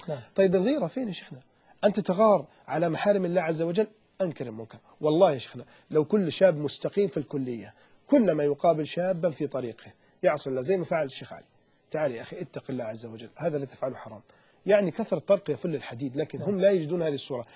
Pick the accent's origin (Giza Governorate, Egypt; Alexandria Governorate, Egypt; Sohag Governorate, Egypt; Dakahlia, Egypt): Alexandria Governorate, Egypt; Alexandria; أنا من الإسكندرية، أكيد لمسنا هناك صورة شبه متفق عليها